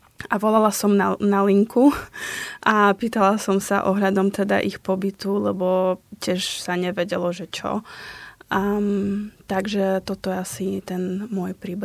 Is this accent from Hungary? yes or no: no; Ukraine; Slovak is a second language; moved away; Ja som pôvodom z Ukrajiny a moji rodičia teda sú v Kyjeve